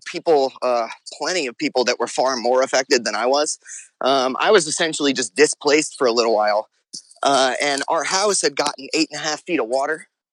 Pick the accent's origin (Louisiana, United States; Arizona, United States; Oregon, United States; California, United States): Louisiana, United States; New Orleans; Oh, no, born and raised. Haven't really lived anywhere else.